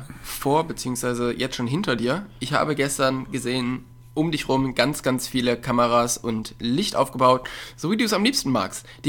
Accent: North Rhine-Westphalia, Germany; Ich komme ja aus der Nähe von Köln

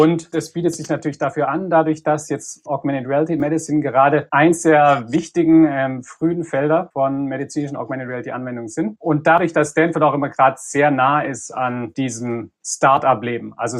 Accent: Reutlingen, Baden-Württemberg, Germany; moved away as an adult; also born or lived in Leipzig; now in United States; gebürtiger Reutlinger im Schwabenland, habe dann in Leipzig studiert und bin nach meinem Doktor in die USA gekommen, nach Stanford.

